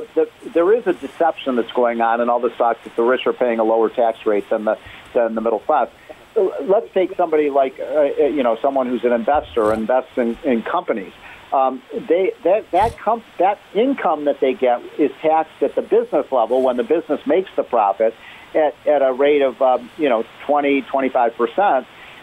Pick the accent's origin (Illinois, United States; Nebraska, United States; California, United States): Illinois, United States; I grew up in Illinois. It's another high tax state.